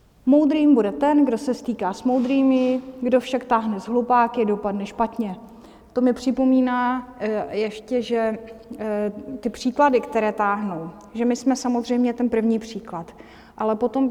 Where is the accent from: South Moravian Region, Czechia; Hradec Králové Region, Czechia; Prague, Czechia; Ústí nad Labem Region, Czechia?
South Moravian Region, Czechia; Ten vřes, prosím vás, je ze Znojemska, můj rodný kraj, kdybyste nevěděli